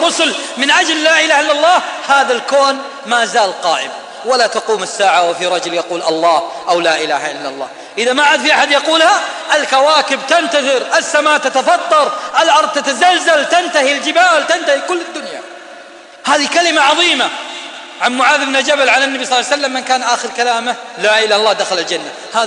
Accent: Riyadh, Riyadh Province, Saudi Arabia; طعس طعس في الثمام عندنا في الرياض في النفود

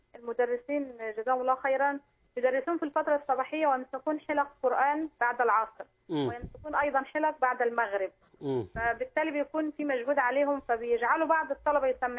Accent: Egypt; احنا عندنا في مصر

